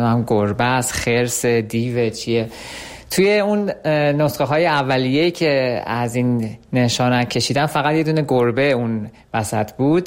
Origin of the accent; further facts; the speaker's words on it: Iran; به عنوان یک ایرانی